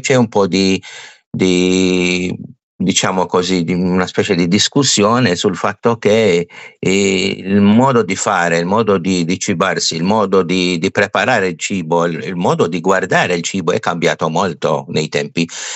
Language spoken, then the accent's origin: Italian; Malta; Io vivo a Malta, veramente, sono maltese, in altre parole.